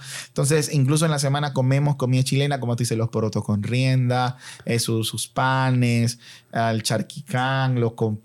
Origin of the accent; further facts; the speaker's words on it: Peru; moved away; Perú siempre va a ser mi patria, mi tierra natal.